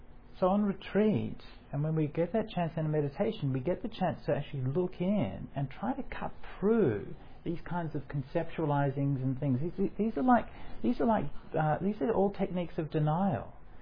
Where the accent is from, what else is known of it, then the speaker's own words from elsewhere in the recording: New South Wales, Australia; In my home state, New South Wales, at the moment, it's on fire.